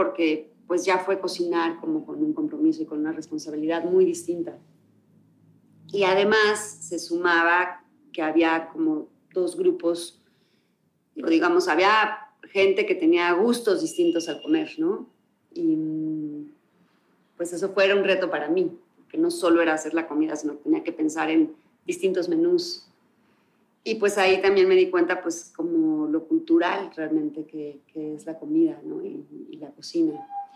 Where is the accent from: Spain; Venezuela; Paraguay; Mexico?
Mexico; Soy mexicana, crecí en México, los ingredientes que más conozco son los de este país.